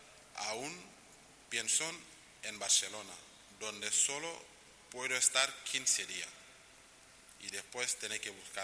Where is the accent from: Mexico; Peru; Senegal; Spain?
Senegal; Ziguinchor; born there; Spanish is a second language; moved away as an adult; soy musulmán. Y nací en Ziguinchor, en la región de Casamance, al sur de Senegal. Yo soy el menor de 5 años, de 5 hermanos.